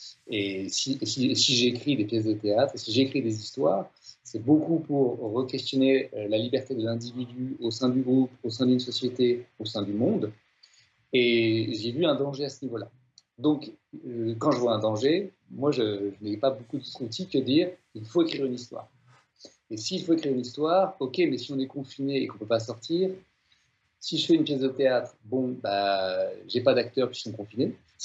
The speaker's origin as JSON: {"language": "French", "town": "Strasbourg", "region": "Grand Est", "country": "France", "also_born_or_lived": "Paris / South-West France", "lives_now": "Brussels, Belgium", "said": "Je suis un Strasbourgeois qui est tombé amoureux de Bruxelles. Après passer plusieurs années en France, à Strasbourg, mais aussi entre Strasbourg, Paris ou le Sud-Ouest"}